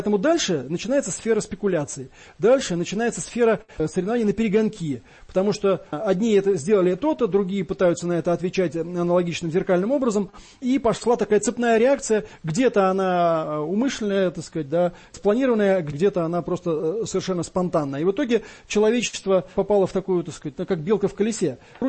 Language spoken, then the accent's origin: Russian; Moscow, Russia; хотя я вот коренной москвич